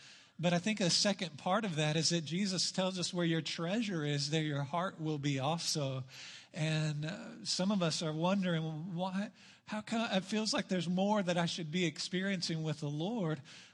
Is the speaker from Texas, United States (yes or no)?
yes; Texas, United States; I want to share one of the things that I love about being a Texan, and that's the word y'all.